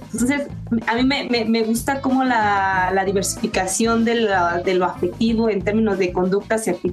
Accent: Mexico; A mí me encanta siempre estar en este programa porque es dar estos datos que contextualizan lo que somos como mexicanos.

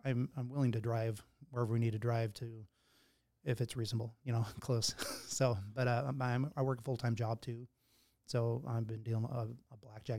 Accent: Spokane, Washington, United States; And born and raised in Spokane. I know a lot of people.

